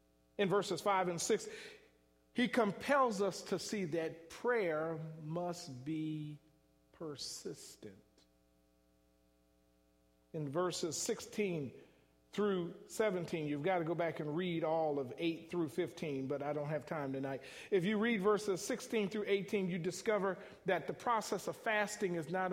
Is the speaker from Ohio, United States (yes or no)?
yes; Cleveland, Ohio, United States; I know I'm from Cleveland. I know LeBron James, but the truth be told, Jordan is still king